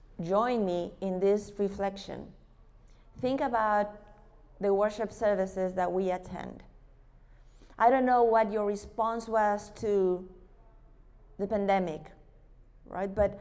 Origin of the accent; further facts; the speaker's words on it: Uruguay; English is a second language; now in Spain; Now, I am from Uruguay, this little country in South America, and I live in Spain for 20 years.